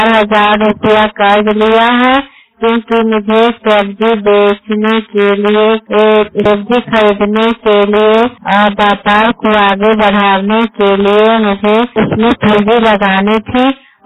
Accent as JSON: {"language": "Hindi", "region": "Bihar", "country": "India", "said": "मैं राधा समूह की सदस्य हूँ, नालंदा जिला है, मैं तो ब्लॉक से 14 की रहने वाली हूँ।"}